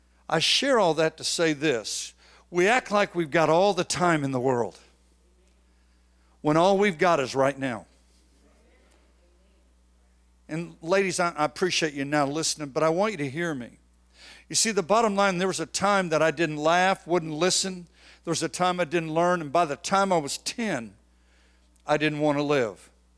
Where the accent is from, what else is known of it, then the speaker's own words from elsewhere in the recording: San Antonio, Texas, United States; I am from San Antonio, Texas, and I'll do a little bit of my story as best as I can.